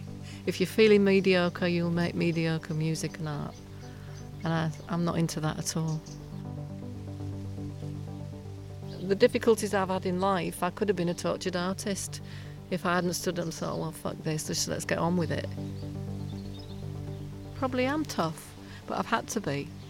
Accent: Hull, Yorkshire and the Humber, United Kingdom; Born and bred in Hull, it was a tough city.

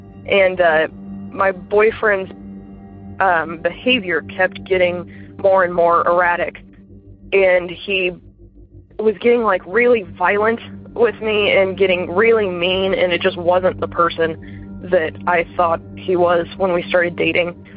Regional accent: Midwest, United States; I'm from the Midwest. I grew up in a Victorian house that was crazy haunted

